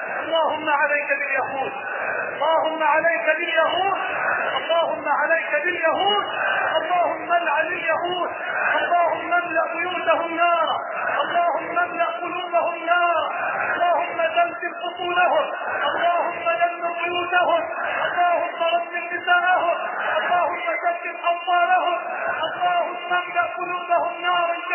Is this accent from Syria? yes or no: no; Egypt; اللهم اجعل بلدنا مصر واحة للامن والامان